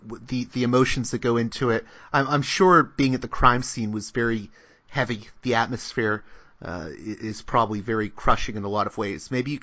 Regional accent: Pittsburgh, Pennsylvania, United States; I know I'm an outsider because I'm from Pittsburgh

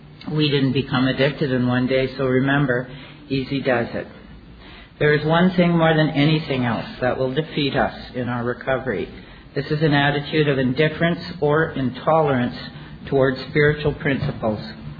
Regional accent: Canada; I'm a Canadian addict.

